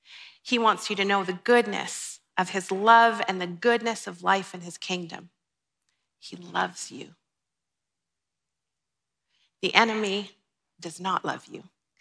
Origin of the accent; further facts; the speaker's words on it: Minnesota, United States; now in Canada; And I live in Alberta. I cheer for Minnesota sports. I'm from Minnesota.